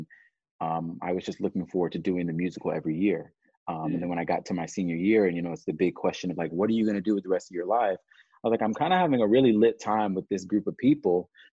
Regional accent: Orlando, Florida, United States; I'm from Orlando, Florida.

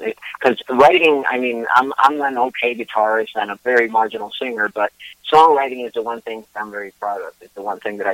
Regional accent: Puerto Rico; I'm originally from Puerto Rico, but I've lived in and out of Puerto Rico all my life. And I was calculating the other day that more than half my life I spent away from Puerto Rico, and I'm 55, so that's a gigantic portion.

